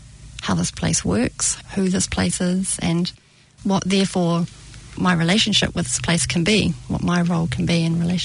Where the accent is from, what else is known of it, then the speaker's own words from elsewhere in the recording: Stratford, Taranaki, New Zealand; I was brought up with in Stratford, which was a little town, very busy little town, and outlying farms.